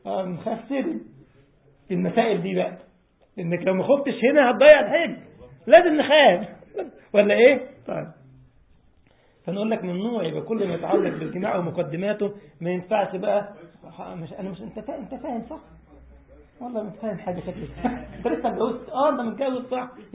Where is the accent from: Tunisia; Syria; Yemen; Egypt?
Egypt; وطبعا نهج باللغه الدارجه عندنا في مصر يعني يطفش، يفر، يهرب